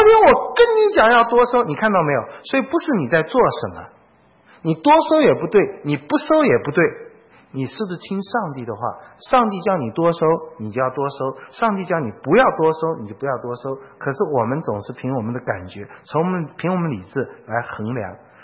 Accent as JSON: {"language": "Chinese", "country": "China", "said": "这个他们在出埃及记十六章那里，我们就会看到他们跟我们中国人一样啊。"}